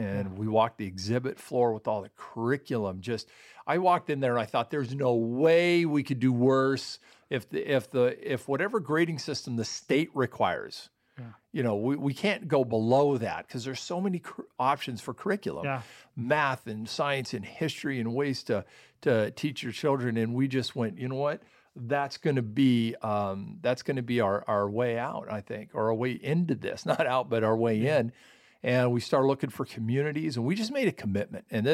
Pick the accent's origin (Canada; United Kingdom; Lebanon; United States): Canada; born there; My folks are from the States, but when I was before I was born, they moved to Canada, started a Christian school. I was born in Canada